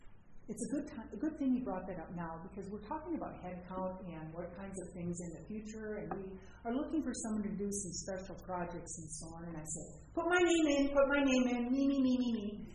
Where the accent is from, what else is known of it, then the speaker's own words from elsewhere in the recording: Minnesota, United States; I'm from Minnesota